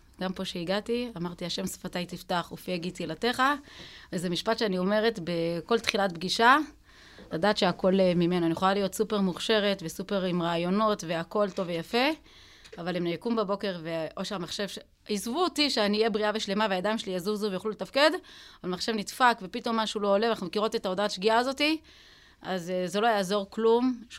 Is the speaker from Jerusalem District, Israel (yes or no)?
yes; Jerusalem District, Israel; אני גדלתי בשכונה שהיא קצת שעטנז, היום היא כבר יותר חרדית, בית וגן, והיא הייתה שכונה של שעטנז